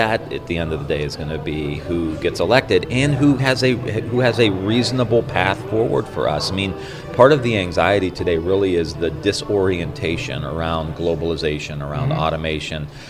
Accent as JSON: {"language": "English", "town": "Youngstown", "region": "Ohio", "country": "United States", "said": "I'm not from Silicon Valley. I'm not from New York City. I'm not from Boston. I'm from Youngstown, Ohio."}